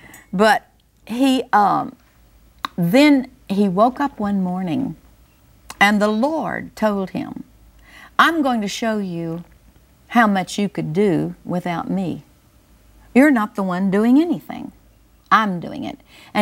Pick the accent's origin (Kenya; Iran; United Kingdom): Kenya; now in United States; I am a Kenyan living here in the United States, and I believe Kenya will be a part